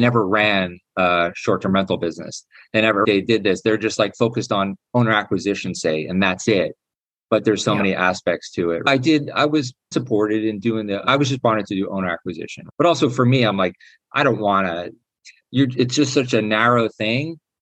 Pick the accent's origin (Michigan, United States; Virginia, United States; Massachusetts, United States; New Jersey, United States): New Jersey, United States; I keep saying you guys. I'm from New Jersey, and that's like